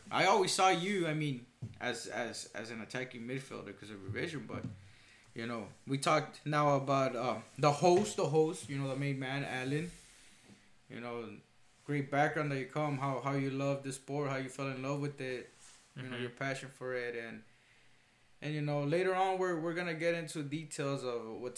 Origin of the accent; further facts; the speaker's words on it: Guatemala; You know, I'm from Guatemala, you know.